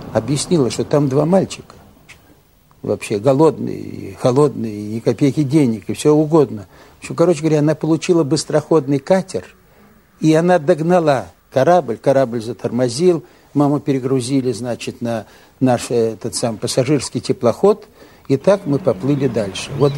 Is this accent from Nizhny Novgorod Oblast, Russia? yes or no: no; Samara, Samara Oblast, Russia; born there; Я ведь родился в Самаре